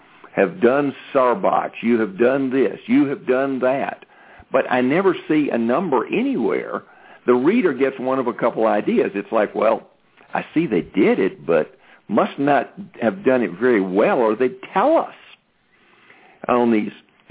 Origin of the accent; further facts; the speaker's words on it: Atlanta, Georgia, United States; accent: Sun Belt; I think it took 2 days before the Sun Belt came back on my accent. So, yes, I am in Atlanta.